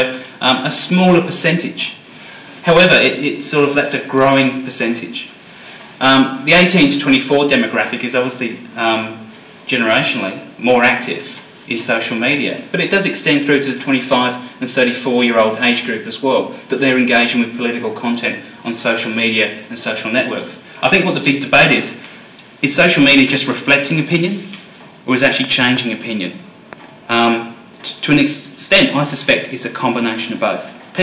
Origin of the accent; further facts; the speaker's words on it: New South Wales, Australia; my home state of New South Wales